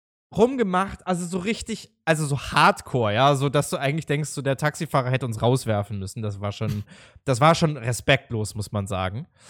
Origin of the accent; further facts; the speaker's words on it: Berlin, Germany; Und dann bist du da als Berliner auch noch, der also echt, ich sag jetzt mal, Partys gewohnt ist, ja.